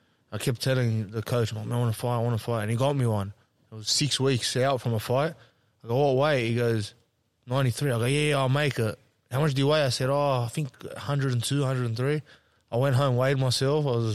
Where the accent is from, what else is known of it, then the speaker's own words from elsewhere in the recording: England, United Kingdom; I'm still from England.